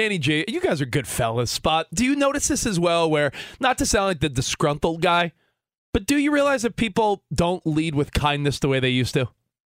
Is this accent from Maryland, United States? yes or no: no; New York, United States; now in Los Angeles, United States; I'm a New Yorker originally. New York, Philly, Boston.